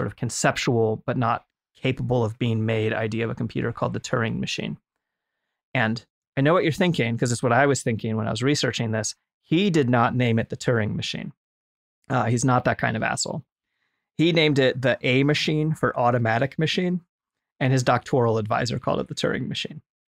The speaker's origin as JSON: {"language": "English", "country": "United States", "said": "just as a white American of Irish descent, I'm legally required to make fun of England every chance I can"}